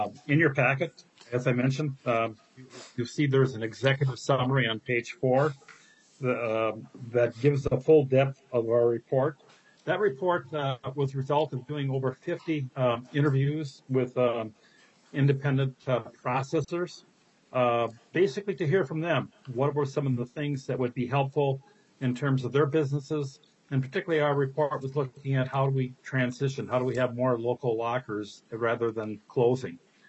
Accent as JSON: {"language": "English", "town": "Wabasso", "region": "Minnesota", "country": "United States", "said": "I am a lifelong livestock farmer. I'm from Wabasso, Minnesota, southwestern Minnesota."}